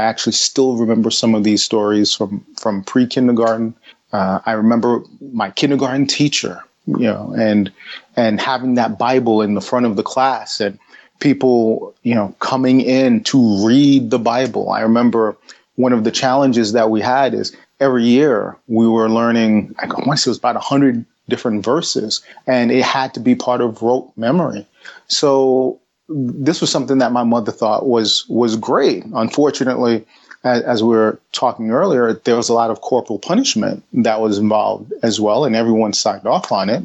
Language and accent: English; Brooklyn, New York, United States; I grew up in New York, where in an Afro-Caribbean neighborhood. I'm Haitian. And, grew up with Jamaicans, et cetera. I grew up in Brooklyn. And I grew up Roman Catholic, right?